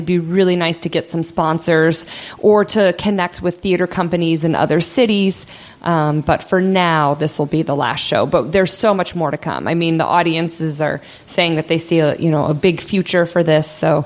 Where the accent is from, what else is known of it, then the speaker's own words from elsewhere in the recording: New Port Richey, Florida, United States; So I live in Boston. I'm from Newport Richie. I'm moving to Dunedin, but I spent this winter in Boston